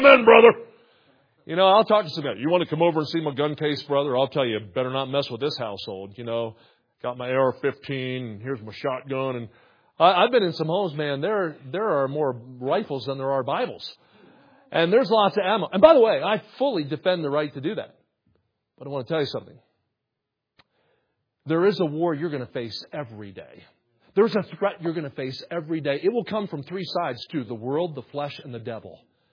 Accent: New Jersey, United States; now in Kansas City, United States; I grew up in New Jersey, ended up in Kansas City.

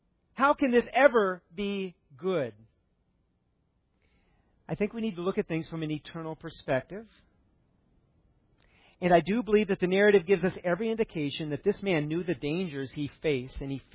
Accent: United States; And I'm an American, and here's someone who defended our country.

